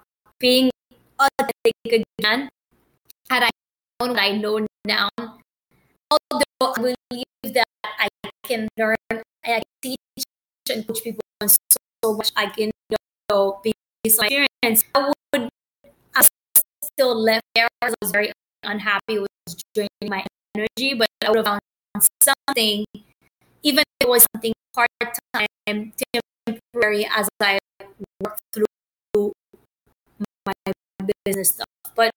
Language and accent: English; Haiti; also born or lived in Washington, D.C., United States; now in Miami, United States; I'm in Miami now. I'm from Miami. Well, I'm originally from Haiti, but, you know, I've been living in Miami. I've been in the States now for over, it's going to be 27 years next month.